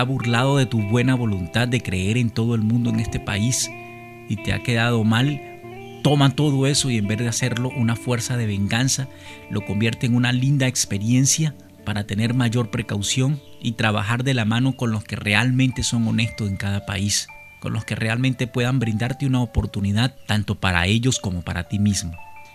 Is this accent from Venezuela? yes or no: yes; Venezuela; Las personas tienen que reconocernos, no solamente porque somos venezolanos, en el caso de la migración venezolana